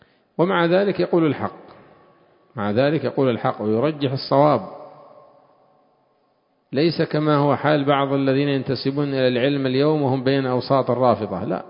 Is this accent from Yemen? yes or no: yes; Yemen; وعندنا في اليمن إيش يقال له؟ رضيع، صح؟